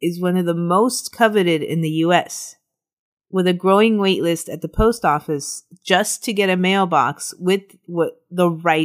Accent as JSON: {"language": "English", "country": "United States", "said": "I think it's like because we're butchering it because we're American and it's French."}